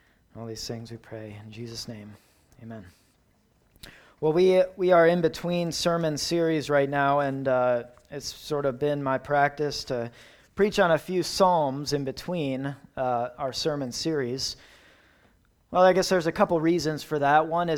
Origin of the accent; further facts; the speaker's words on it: Doylestown, Pennsylvania, United States; the movie Signs was filmed in the cornfields of my hometown, Doylestown.